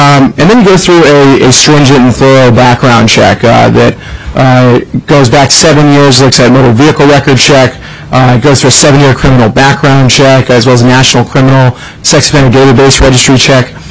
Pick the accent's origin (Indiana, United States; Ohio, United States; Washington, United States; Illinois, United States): Washington, United States; Seattle; I'm not from San Francisco. Not all of us are Californians. But out of Seattle, actually.